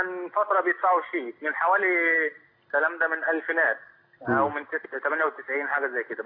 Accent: Egypt; now in Libya; انا مصري بس عايش في ليبيا.

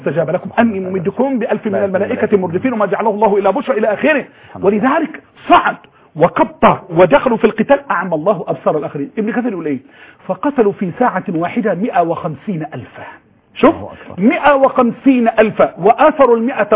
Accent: Egypt; مصر بلدنا

